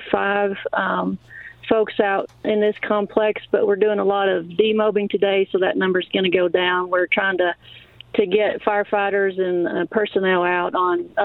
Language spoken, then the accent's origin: English; Kentucky, United States; So I'm from Southeast Kentucky.